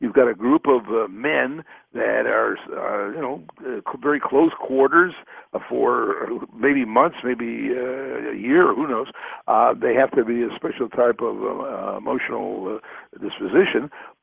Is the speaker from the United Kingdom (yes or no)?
no; Canada; I was brought up in Canada, you know, cold climate, and in the winter, we were given fish liver oil.